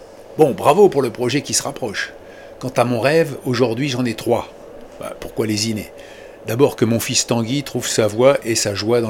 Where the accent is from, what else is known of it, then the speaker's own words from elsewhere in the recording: Troyes, Grand Est, France; also born or lived in Vosges; les terres de mon enfance, puisque je suis né au nord des Vosges et j'ai grandi à Troyes.